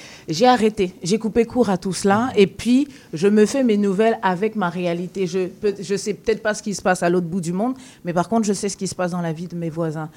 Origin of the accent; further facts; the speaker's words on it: Côte d’Ivoire; moved away as an adult; also born or lived in France; je suis née, j'ai grandi en Côte d'Ivoire, j'ai vécu quand même 17 ans en France, ça fait plus de 16 ans que je suis ici.